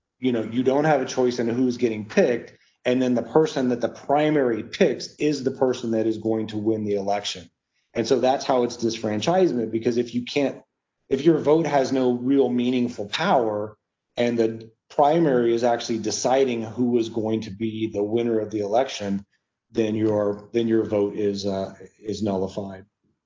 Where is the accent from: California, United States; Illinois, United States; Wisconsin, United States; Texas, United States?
Texas, United States; a lot of people in my home state of Texas are a little ashamed about, because it originated there.